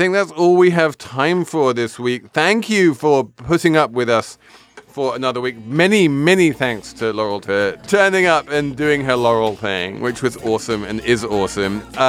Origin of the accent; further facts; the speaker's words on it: England, United Kingdom; I'm English